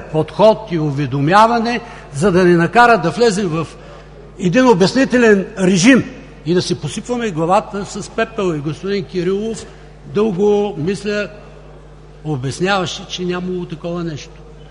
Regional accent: Plovdiv, Plovdiv Province, Bulgaria; в моя роден град Пловдив се намери един

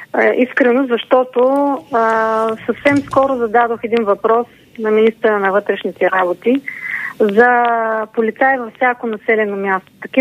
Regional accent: Haskovo Province, Bulgaria; В Хасково, аз съм от Хасковският район, да.

